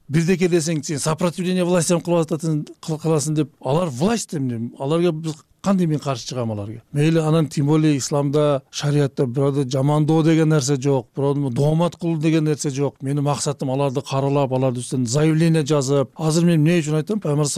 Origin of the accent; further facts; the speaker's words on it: Osh, Osh Region, Kyrgyzstan; өзүм Оштон болом.